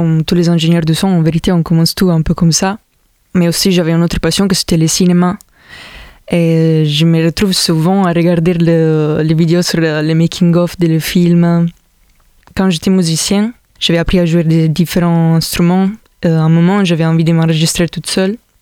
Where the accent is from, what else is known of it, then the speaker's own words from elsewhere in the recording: Italy; French is a second language; moved away as an adult; also born or lived in Milan; now in Montpellier, France; Je viens de l'Italie et je suis arrivée ici à Montpellier depuis 2 ans.